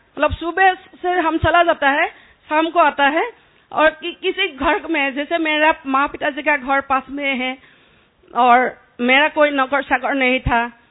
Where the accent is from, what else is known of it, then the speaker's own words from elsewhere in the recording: Dibrugarh, Assam, India; मैं डिब्रुगढ़ डिस्ट्रिक्ट से हूँ